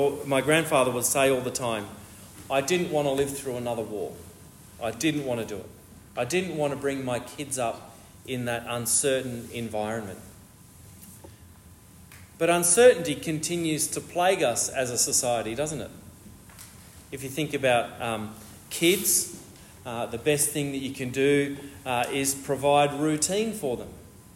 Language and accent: English; Australia; I think we grew up in Australia with parents who said to us that things are good here.